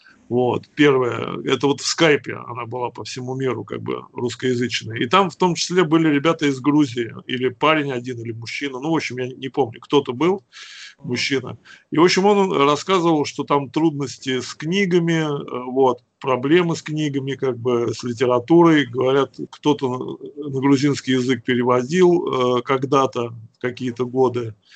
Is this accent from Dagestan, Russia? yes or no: no; Moscow, Russia; я алкоголик из Москвы.